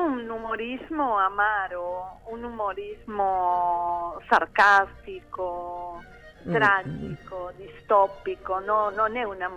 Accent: Uruguay; now in Buenos Aires, Argentina; Vero, io sono uruguayana e anche argentina, perché abito qui in Buenos Aires da moltissimo tempo, ma sono nata in Uruguay.

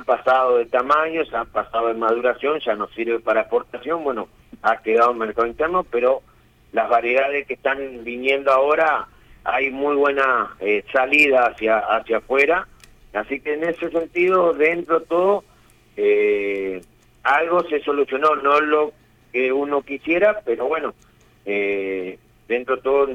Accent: Argentina; Totalmente, lamentablemente es lo que nos pasa en la Argentina con diferentes gobiernos que van saliendo

